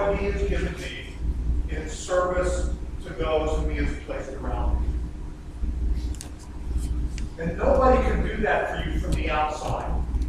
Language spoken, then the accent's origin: English; United States; After all, I'm American.